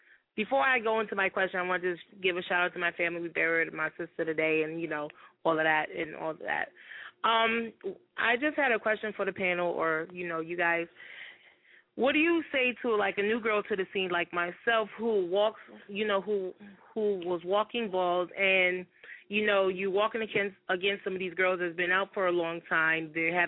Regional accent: West New York, New Jersey, United States; I'm from West New York. We're developing our region

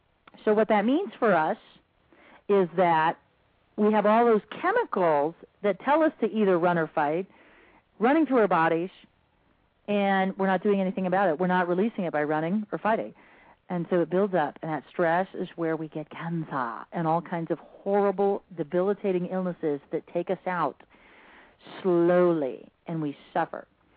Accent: Arizona, United States; but I am from Arizona, and we already did this once with the RTC, and evidently that wasn't a big enough lesson for everyone when our real estate markets were destroyed

